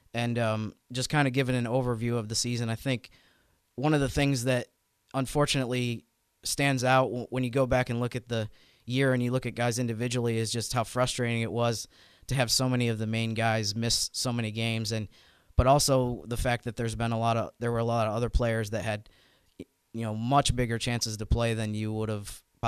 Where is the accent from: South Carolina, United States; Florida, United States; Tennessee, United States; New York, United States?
New York, United States; that was the closest NBA city to where I grew up in New York.